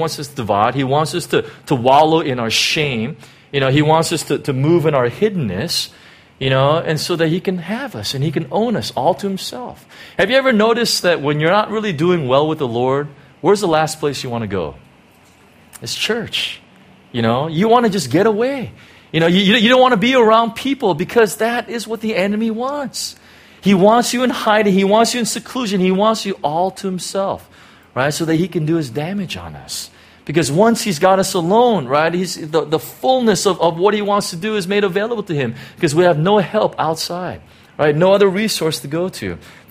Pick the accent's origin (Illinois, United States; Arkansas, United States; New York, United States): Illinois, United States; Chicago; So I grew up in Chicago, you know, that's the proper way of saying it. As a Korean, I was the only Asian in my whole school.